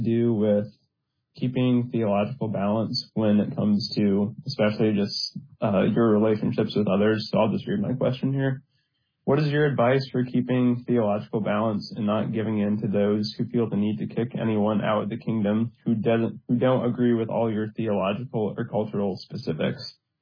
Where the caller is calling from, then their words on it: Indiana, United States; I'm calling in from Indiana.